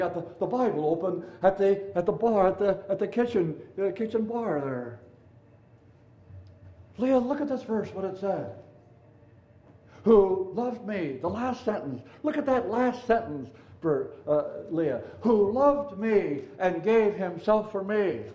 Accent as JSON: {"language": "English", "town": "Appleton", "region": "Wisconsin", "country": "United States", "tie": "born or raised there", "said": "They drove down my hometown in Appleton."}